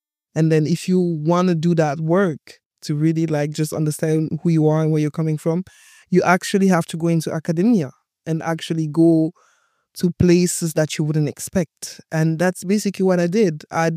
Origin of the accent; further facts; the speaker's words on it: Ingolstadt, Bavaria, Germany; So I grew up in Ingolstadt, and pre-social media, pre-internet, it was a different time. So I have to remind people, because growing up as a black girl in a village in Germany at that time